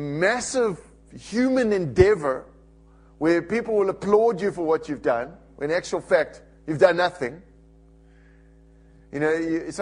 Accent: East London, Eastern Cape, South Africa; I grew up in South Africa in a small town called East London.

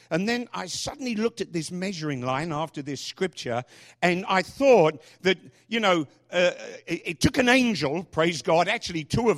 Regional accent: London, United Kingdom; When I was a kid, growing up in London, my father came from a very poor family.

